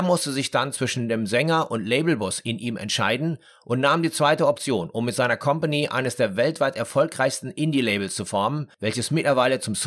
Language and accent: German; Dortmund, North Rhine-Westphalia, Germany; Aus meiner Heimatstadt Dortmund kommt auch Robert Kampf